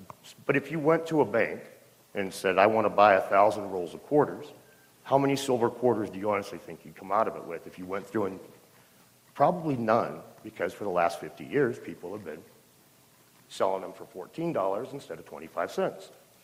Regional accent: Washington, United States; This is in my home state of Washington.

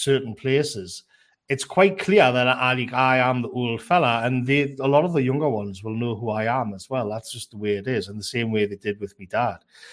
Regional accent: North East England, United Kingdom; when I was growing up in the North Tyneside, it was quite rough and tumble.

